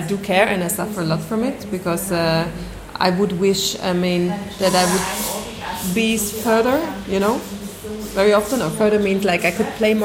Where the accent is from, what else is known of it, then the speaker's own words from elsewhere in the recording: Palestine; And I was like, it's true, we come from Palestine.